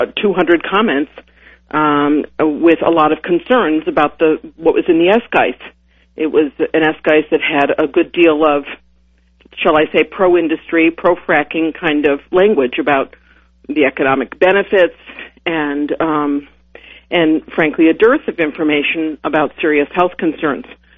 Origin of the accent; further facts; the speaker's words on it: Ithaca, New York, United States; And while I'm from Ithaca, I always like to remind people that I represent all of Tompkins County and most of Cortland County.